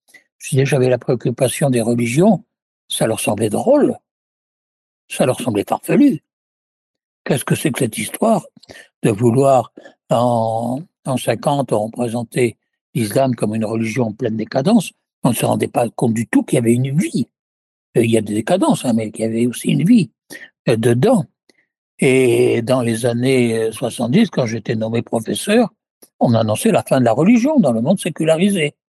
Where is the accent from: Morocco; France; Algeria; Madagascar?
Morocco; j'ai passé toute mon enfance en Afrique du Nord, et en particulier au Maroc, et j'ai été marqué par un monde musulman que nous connaissions mal, mais que nous côtoyions constamment